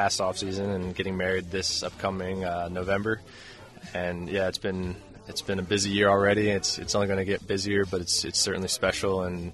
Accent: Baltimore, Maryland, United States; My dad played baseball as well, and growing up in the area

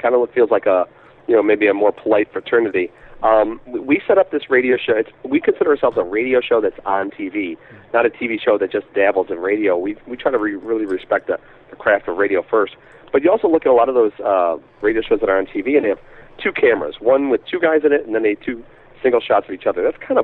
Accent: Chicago, Illinois, United States; I grew up in the South Side. I was much more of a high school basketball fan.

